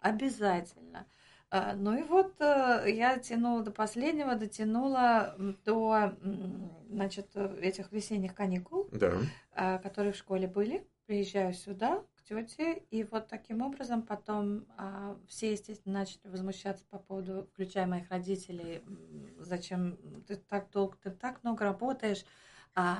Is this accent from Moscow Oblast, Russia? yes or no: no; Samara, Samara Oblast, Russia; ну, я уже сказала, я из Самары.